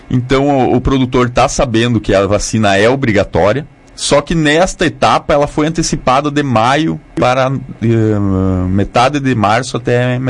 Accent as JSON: {"language": "Portuguese", "town": "Sarandi", "region": "Rio Grande do Sul", "country": "Brazil", "tie": "born or raised there", "said": "eu sou natural aqui de Sarandi, filho de Sarandi, né? Cursei faculdade de medicina veterinária na Universidade de Passo Fundo e após formado fui residir, há mais de 10 anos residia no em Rodeio Bonito"}